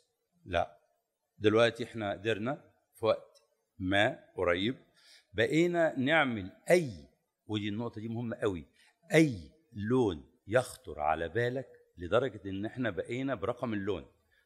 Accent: Egypt; وابتدى الازاز يبقى بومينج قوي عندنا في مصر

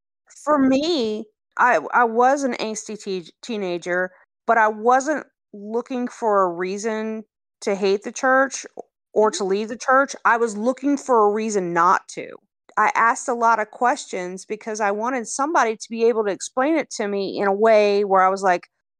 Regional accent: Louisiana, United States; we're Cajun. We celebrate everything.

